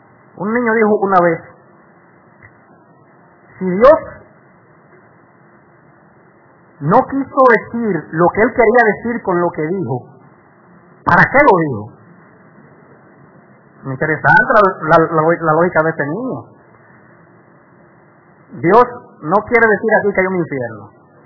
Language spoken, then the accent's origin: Spanish; Dominican Republic; Yo soy ciudadano dominicano.